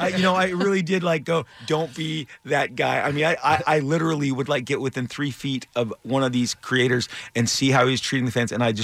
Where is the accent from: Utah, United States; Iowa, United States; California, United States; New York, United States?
California, United States; Anaheim; where I grew up in Anaheim, on the corner of Magnolia and Broadway